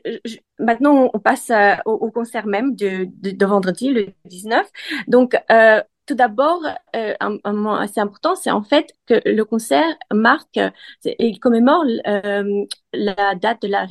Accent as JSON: {"language": "French", "town": "Brussels", "region": "Brussels-Capital Region", "country": "Belgium", "tie": "born or raised there", "lives_now": "The Hague, Netherlands", "said": "Bruxelles, donc j'ai grandi à Bruxelles, et donc c'est une ville qui m'est très chère. mes parents habitent ici, et donc depuis 2 ans, j'habite à La Haye."}